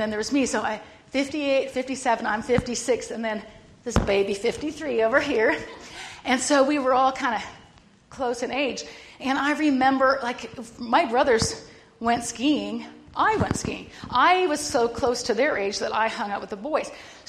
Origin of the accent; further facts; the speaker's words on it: Minnesota, United States; I was raised in Minnesota and on a farm and went to country school, walked in the cold Minnesota winters 3 miles uphill both ways